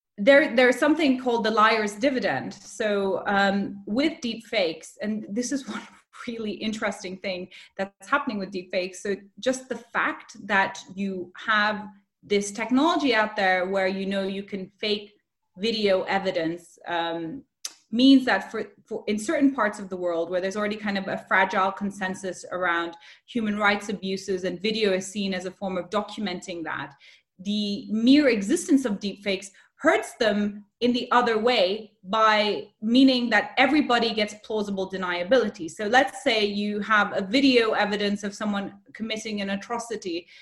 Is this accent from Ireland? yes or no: no; Nepal; also born or lived in India; I grew up in South Asia, I grew up in Nepal and India